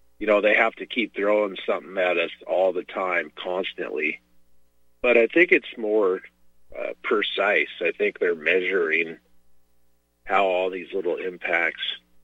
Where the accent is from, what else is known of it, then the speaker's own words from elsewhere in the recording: Pacific Northwest, United States; I grew up in the Northwest, and we never had forest fires just burning out of control for months and months.